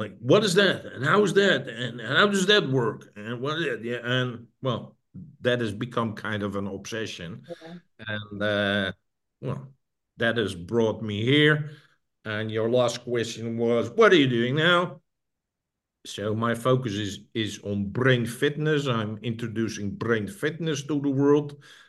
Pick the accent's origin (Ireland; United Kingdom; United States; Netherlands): Netherlands; I grew up in the Netherlands, and then I finished the university.